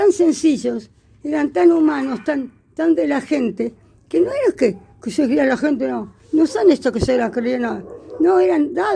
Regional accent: Gobernador Castro, Buenos Aires, Argentina; also born or lived in San Pedro; nací en el sanatorio de San Pedro y me crié siempre en Gobernador Castro.

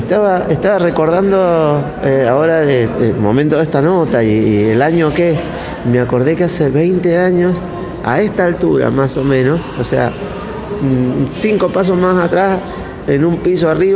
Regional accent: Luzuriaga, Mendoza, Argentina; Yo soy de Lusuriaga, Maipú.

